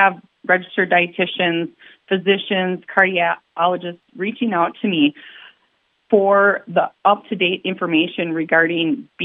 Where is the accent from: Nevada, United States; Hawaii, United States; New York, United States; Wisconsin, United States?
Wisconsin, United States; Milwaukee; I'm a city kid. I'm from Milwaukee.